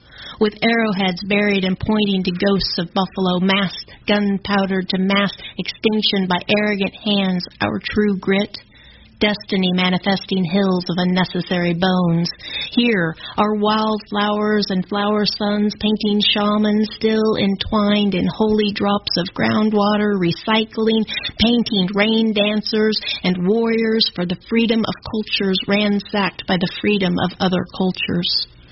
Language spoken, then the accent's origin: English; Eskridge, Kansas, United States; I grew up in, I've lived all over the state of Kansas, but I grew up outside of Topeka in a town called Eskridge.